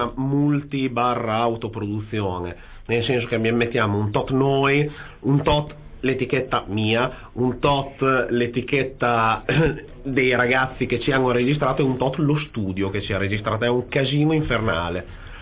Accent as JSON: {"language": "Italian", "town": "Castenaso", "region": "Emilia-Romagna", "country": "Italy", "tie": "born or raised there", "said": "a Castenaso, il mio paese"}